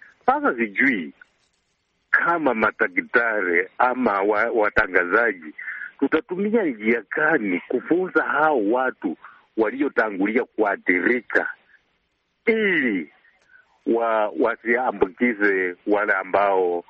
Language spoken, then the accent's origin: Swahili; Bungoma, Bungoma County, Kenya; natoka sehemu ya Bungoma, Kenya.